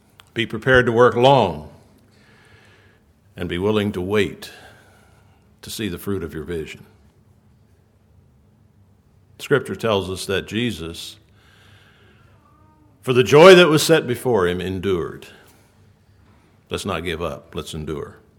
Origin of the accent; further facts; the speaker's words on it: Virginia, United States; I grew up in Virginia, and I remember the birth of Christian Light Publications in 1969.